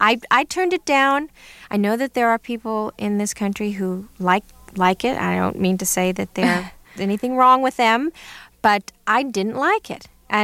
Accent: California, United States; born there; accent: Southern; Even though I was born in California, they raised me, and I had a sort of Southern accent when I was a kid

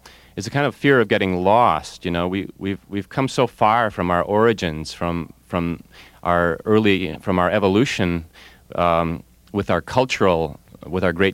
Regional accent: New England, United States; more savage than any other place I'd experienced growing up in New England.

